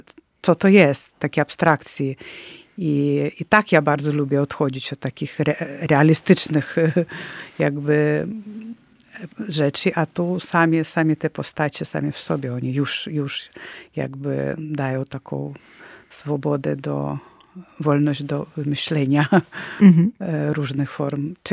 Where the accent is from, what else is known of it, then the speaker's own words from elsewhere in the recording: Vilnius, Vilnius County, Lithuania; Ja jestem z Litwy, z Wilna i też bardzo to wszystko przeżyjemy.